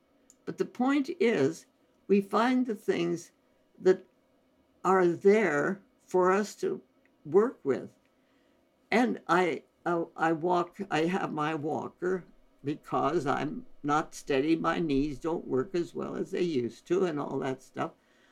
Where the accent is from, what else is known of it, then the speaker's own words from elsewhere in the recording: India; English is a second language; which in Hindustani, because we were born and raised in India, kuch purwani means it doesn't matter.